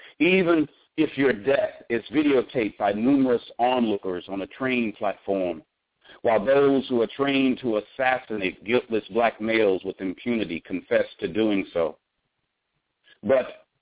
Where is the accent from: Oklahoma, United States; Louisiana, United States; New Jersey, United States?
Louisiana, United States; Shreveport; it has an undertone of blues because that's my background of growing up in Shreveport.